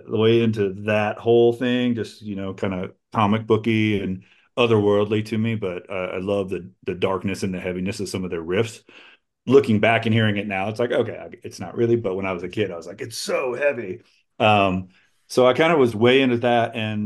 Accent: Glasgow, Kentucky, United States; I grew up in Southern Kentucky, a small town called Glasgow. Very, very cool scene.

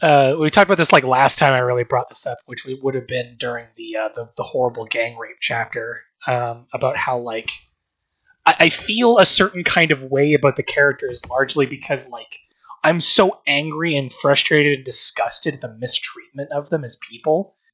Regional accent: Canada; because I'm Canadian.

